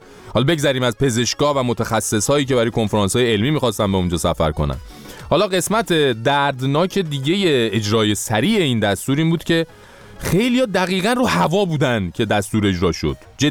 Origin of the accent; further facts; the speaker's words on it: Iran; با من ایرانیم، هموطنای من کلی تو آمریکا تو دانشگاه